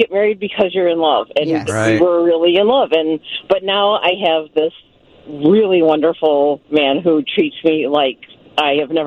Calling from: Schererville, Indiana, United States; I am in Schererville, Indiana.

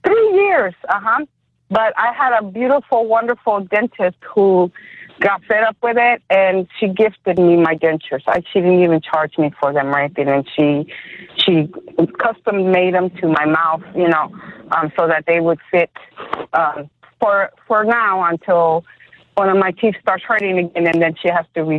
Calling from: Decatur, Georgia, United States; I am calling you from Decatur, Georgia.

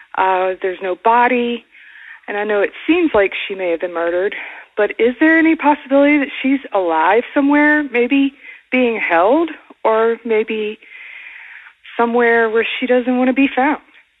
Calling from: Acworth, Georgia, United States; I'm calling from Ackworth, Georgia.

